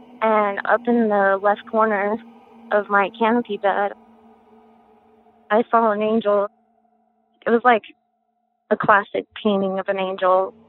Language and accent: English; South Carolina, United States; I was raised in South Carolina as a Southern Baptist.